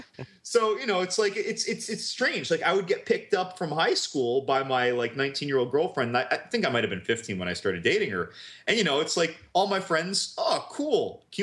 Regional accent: New Jersey, United States; And I'm from Jersey, and I know about rivers

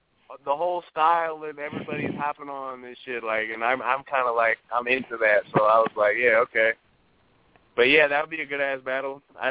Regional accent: Oakland, California, United States; Yeah, that's right, Oakland.

